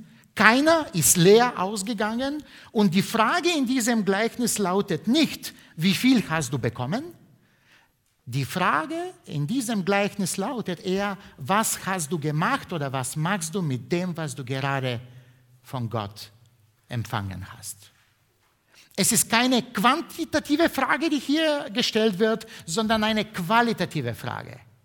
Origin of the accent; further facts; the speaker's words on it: Bulgaria; moved away; Ich kann mich immer noch an meine Kindheit in Bulgarien erinnern